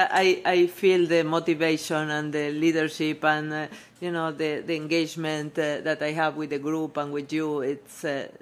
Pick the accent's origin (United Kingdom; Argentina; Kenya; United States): Argentina; born there; English is a second language; moved away as an adult; also born or lived in Canada; I was born in Argentina, and I emigrated to Canada first a few, like 22 years ago with my son, that he was like 4 years old at that time.